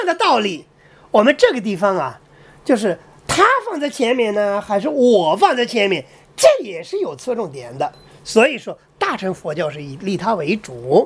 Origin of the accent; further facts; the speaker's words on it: China; 我们中国人都知道这个政府的文件很有意思，